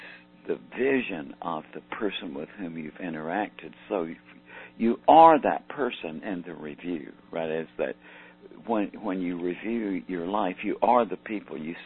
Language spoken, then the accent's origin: English; Deep South, United States; And I say that because I am from the Deep South in the United States, and there is some sort of severe religion down there.